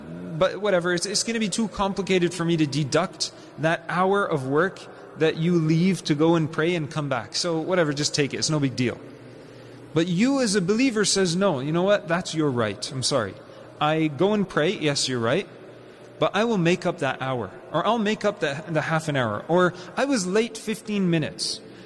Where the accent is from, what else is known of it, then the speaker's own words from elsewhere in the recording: Canada; Even though it's my right as a Canadian, I can go and pray